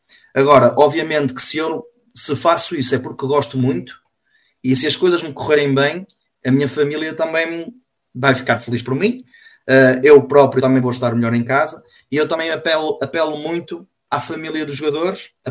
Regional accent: Castelo de Paiva, Norte, Portugal; now in Lousada, Portugal; eu sou natural de Castelo de Paiva, embora esteja a residir em Lousada, sou natural de Castelo de Paiva

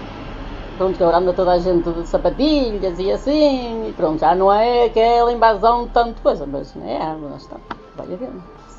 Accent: Paço de Sousa, Norte, Portugal; Sou daqui de Passo Sousa.

